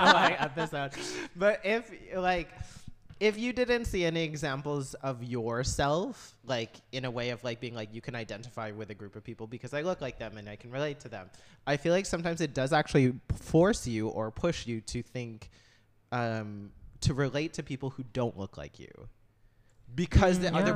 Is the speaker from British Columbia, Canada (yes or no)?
yes; Chilliwack, British Columbia, Canada; I grew up in Chilliwack. So I was the only Asian person there.